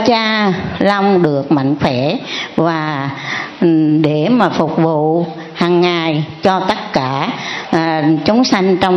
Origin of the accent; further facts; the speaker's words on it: Gia Lai, Vietnam; Dạ con ở Gia Lai.